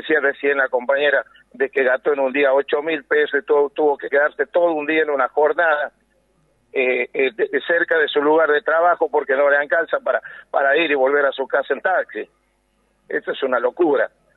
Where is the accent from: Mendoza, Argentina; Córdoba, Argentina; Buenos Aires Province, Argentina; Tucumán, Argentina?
Tucumán, Argentina; me sentí despreciado como ciudadano, como patriota, como tucumano